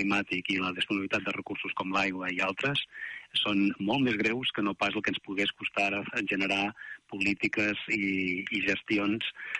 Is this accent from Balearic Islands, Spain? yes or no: no; Girona, Catalonia, Spain; also born or lived in Barcelona / Montseny